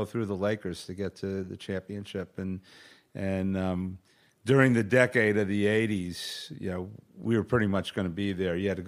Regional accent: East Coast, United States; We all flew back to JFK because we're all from the East Coast to visit our families.

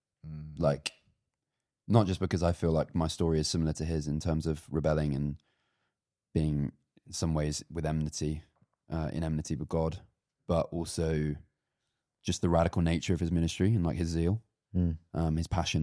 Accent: South West England, United Kingdom; I'm 25 and I'm from the Cotswolds.

